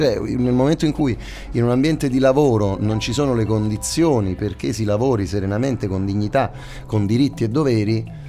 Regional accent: Naples, Campania, Italy; a volte da napoletano, ma napoletano che il napoletano lo scrive anche, cioè lo so scrivere

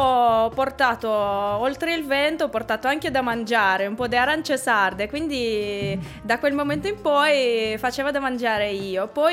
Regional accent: Latvia; Italian is a second language; now in Italy; Vengo da nord-est, vengo dalla Lettonia.

